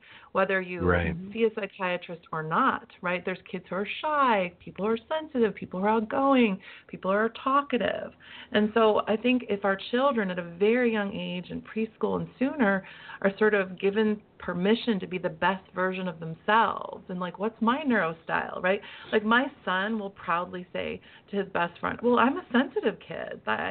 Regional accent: Midwest, United States; I'm going to be honest with you, I'm from the Midwest, but where I live, people kind of make it all look perfect on the outside.

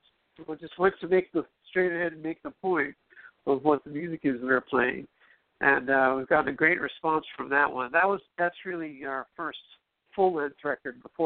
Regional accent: New York City, New York, United States; I'm from New York City, and I discovered the music a while back. Music everywhere. Of course, being a native New Yorker, you walk through the streets and that music is omnipresent.

